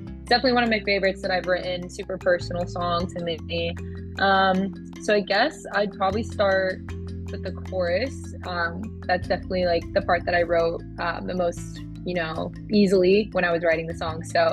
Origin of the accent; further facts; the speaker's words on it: Tampa, Florida, United States; now in Nashville, United States; I'm based in Nashville now, but I'm actually originally from Tampa, Florida, where I grew up.